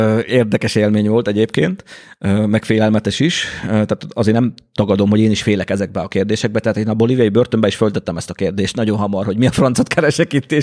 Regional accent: Romania; én egy zárt országban nőttem föl, tehát gyerekként Ceausescu Romániájában

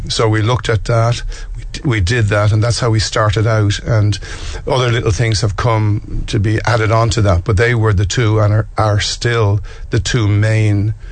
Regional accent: Dublin, County Dublin, Ireland; born and raised in Dublin. Worked in Dublin all my life

